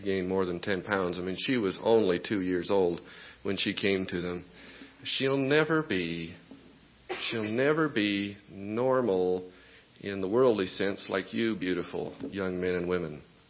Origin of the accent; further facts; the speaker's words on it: Utah, United States; See, I grew up in Utah.